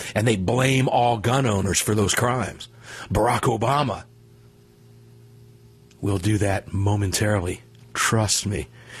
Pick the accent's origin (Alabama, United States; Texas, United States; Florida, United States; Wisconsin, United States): Florida, United States; Tampa; this program will be coming to those of you down in my hometown of Tampa, Florida, and the Sarasota area.